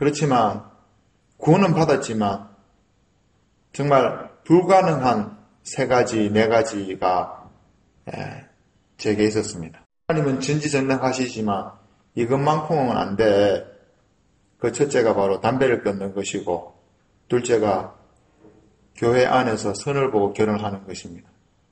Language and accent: Korean; South Gyeongsang, South Korea; accent: Gyeongsang dialect; 경상도 시골 촌놈이기 때문에 사투리가 아주 심합니다.